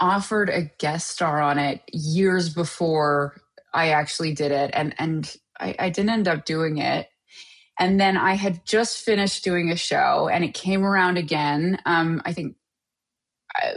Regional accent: Montreal, Quebec, Canada; I grew up in Montreal. So Montreal is a very different place than the rest of Canada. It looks very different, and the feel is very different because of the politics and language there.

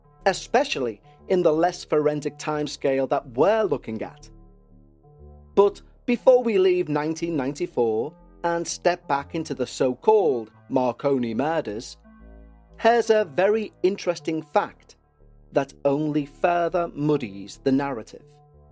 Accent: United Kingdom; Well, we're British. We're prudes.

